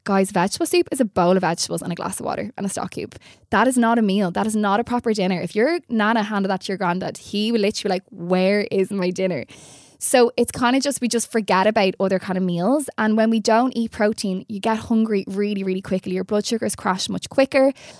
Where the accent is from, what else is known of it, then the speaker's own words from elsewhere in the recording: Ireland; especially growing up in Ireland, we're very good at putting proper meals together